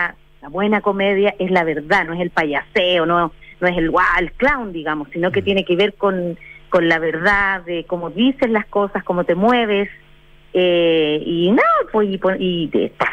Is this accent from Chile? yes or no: yes; Chile; como público chileno, hay una seguridad mayor. Antes quizá estábamos un poquito más acomplejados y cualquier cosa podía como dificultar. Ahora siento que estamos mucho, somos chilenos más seguros que antes